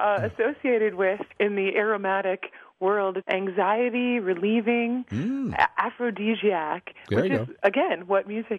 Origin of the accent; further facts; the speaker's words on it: Chicago, Illinois, United States; now in Wisconsin, United States; and I grew up in Chicago.